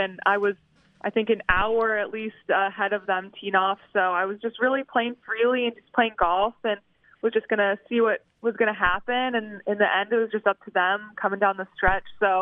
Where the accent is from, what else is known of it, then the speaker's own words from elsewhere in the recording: Chicago, Illinois, United States; Yeah, I'm from Chicago, so just always have played with tough conditions